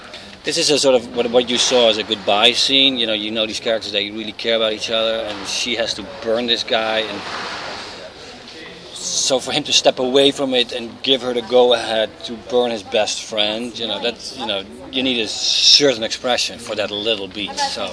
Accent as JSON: {"language": "English", "country": "United States", "said": "Yeah, well, I'm an American."}